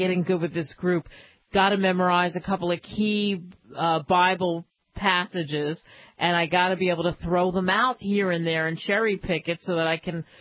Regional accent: New Jersey, United States; Campbell's Soup, just a stone's throw away from where I grew up in New Jersey, it's the world's biggest soup maker

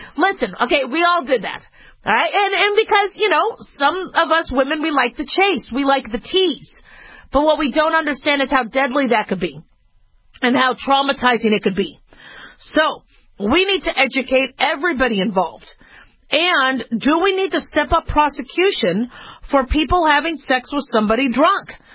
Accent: Las Vegas, Nevada, United States; growing up in Las Vegas, you had this place called, I think it was called the Shark Tank

